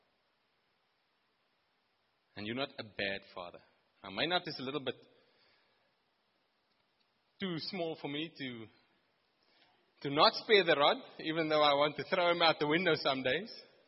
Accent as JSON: {"language": "English", "region": "Free State", "country": "South Africa", "lives_now": "Cape Town, South Africa", "said": "Now, I come from the Free State. I've been living in Cape Town now for 10 years."}